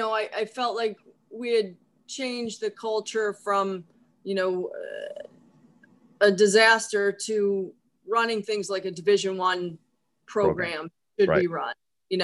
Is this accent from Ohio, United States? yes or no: yes; Cleveland, Ohio, United States; I grew up in Cleveland